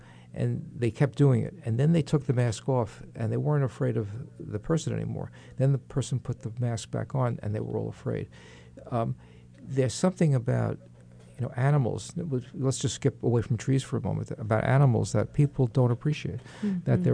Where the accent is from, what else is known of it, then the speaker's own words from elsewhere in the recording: New York, United States; accent: New York; I'm from New York, as you can tell from my accent.